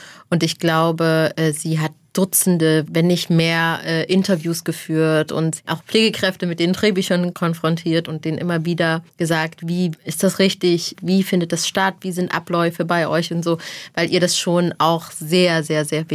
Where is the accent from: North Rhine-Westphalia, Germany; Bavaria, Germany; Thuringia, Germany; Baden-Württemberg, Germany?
Thuringia, Germany; Ich komme aus einem Arbeiterhaushalt, Caro kommt aus einem Arbeiterhaushalt. Ich komme aus Thüringen, Caro kommt aus Thüringen.